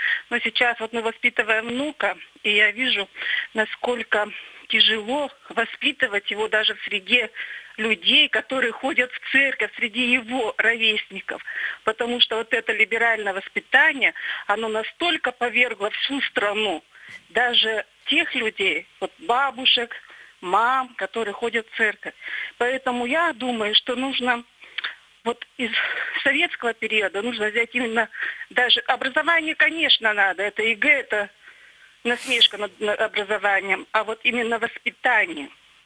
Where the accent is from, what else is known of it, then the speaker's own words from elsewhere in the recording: Anapa, Krasnodar Krai, Russia; я из Анапы.